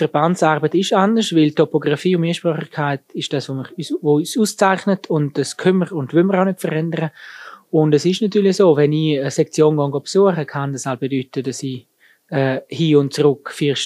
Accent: Graubünden, Switzerland; also born or lived in Chur / Bern; Ich bin im Bündner Oberland geboren, aufgewachsen, romanisch sprechende Region. Bin aber nachher, wie es halt häufig ist es in Graubünden, für die Ausbildung zieht man weiter, zuerst nach Chur. Nachher bin ich lange in Bern gewesen, in der Zentralschweiz.

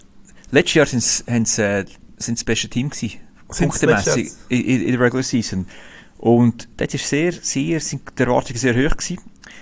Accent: Switzerland; von mir als Schweizer.

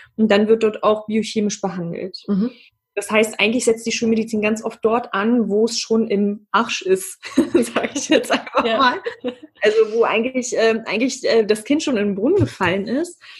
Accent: Germany; In meiner Heimatstadt Aures. Ich bin hier auch aufgewachsen und geboren.

